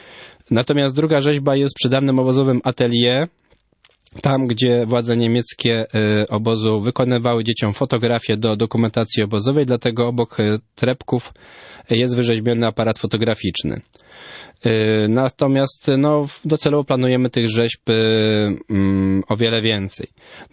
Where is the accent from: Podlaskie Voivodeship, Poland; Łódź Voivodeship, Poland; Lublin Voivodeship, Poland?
Łódź Voivodeship, Poland; Łódź; Sam jako łodzianin bywam tam często nawet prywatnie na spacerze.